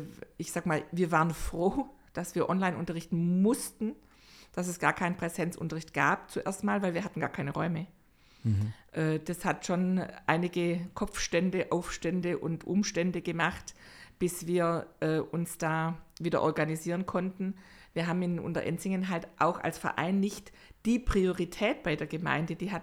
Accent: Nürtingen, Baden-Württemberg, Germany; Wir sind umgezogen in meine alte Heimat, eben in Richtung Nürtingen.

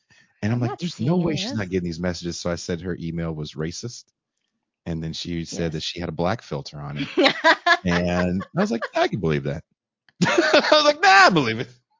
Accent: California, United States; I am. I'm from the Bay.

